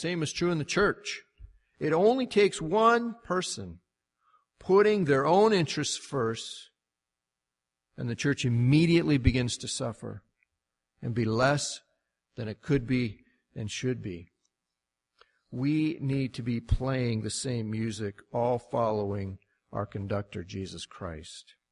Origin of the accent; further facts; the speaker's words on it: United States; I mean, I'm an American. I come from the United States. I'm a pioneer.